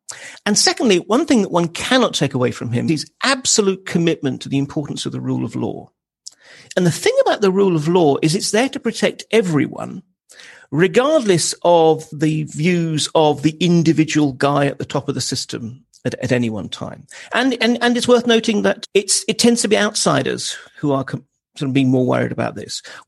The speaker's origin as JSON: {"language": "English", "country": "United Kingdom", "said": "I'm sorry, as a Brit speaking to an American, but makes a lot more sense to me."}